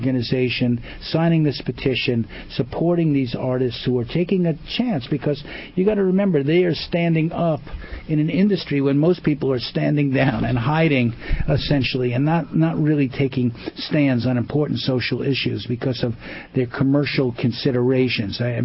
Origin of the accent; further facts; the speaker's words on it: Bronx, New York, United States; not only because we're both from the Bronx